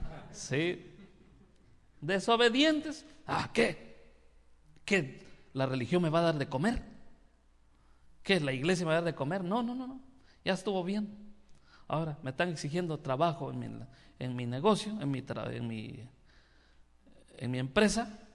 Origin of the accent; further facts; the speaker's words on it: Chiapas, Mexico; now in Mexico City, Mexico; Pero viene el chiapaneco, viene a México.